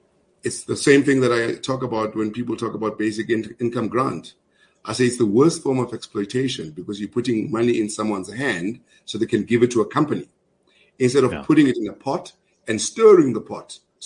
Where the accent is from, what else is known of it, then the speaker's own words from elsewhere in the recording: Springs, Gauteng, South Africa; also born or lived in Cape Town; So I grew up in Springs. To this day, Gareth, I'm still fascinated by the sea. When I see the sea, when I'm driving, and I lived in Cape Town for years, I keep quiet and just look out the window looking at the sea.